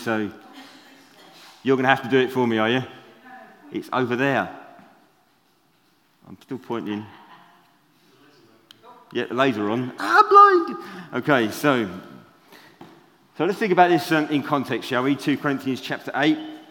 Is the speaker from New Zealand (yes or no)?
no; United Kingdom; Being a British Christian, talking about money, and we don't like talking about money